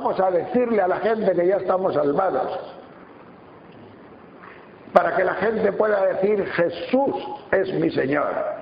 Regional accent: Tejerina, Castile and León, Spain; como dicen en Tejerina, provincia de León, mi pueblo natal

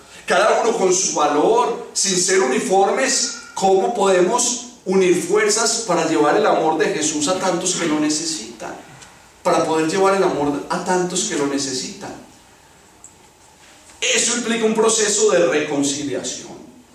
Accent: Antioquia, Colombia; ustedes saben que yo soy exagerado, yo soy paisa, ¿cierto?

